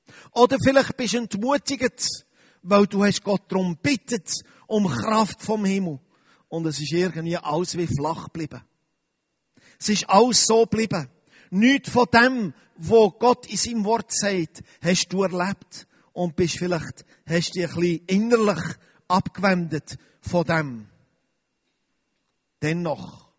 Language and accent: German; Switzerland; Und gerade als Schweizer haben wir eine Prägung von der Zurückhaltung